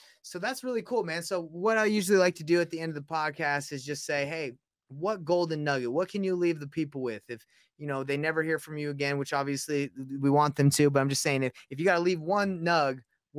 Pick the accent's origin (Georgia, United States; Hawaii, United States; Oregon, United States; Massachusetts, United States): Georgia, United States; Marietta; also born or lived in Roswell; I grew up in Marietta, Roswell, East Cobb. I grew up in that area over there.